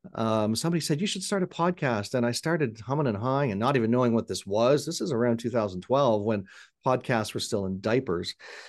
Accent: Ontario, Canada; As you mentioned, I'm born and raised in Ontario, Canada.

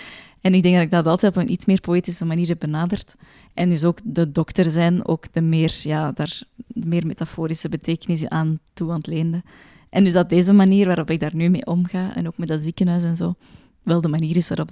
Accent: Belgium; Edegem een rol. Dat is de thuisbasis van Lydia en Immanuel en Joachim als ze nog in België wonen. Ja, dat is mijn eigen dorp waar ik ben opgegroeid.

